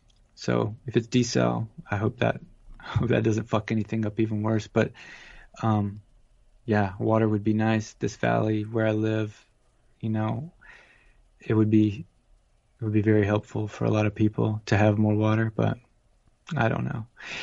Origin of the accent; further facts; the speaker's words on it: Georgia, United States; And growing up in Georgia, one thing is that it's all closed in.